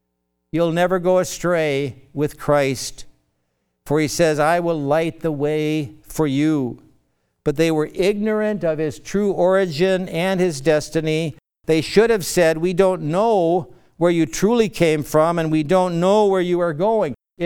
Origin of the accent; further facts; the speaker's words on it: Chicago, Illinois, United States; born there; I was told that I was born on Whipple Street in Chicago.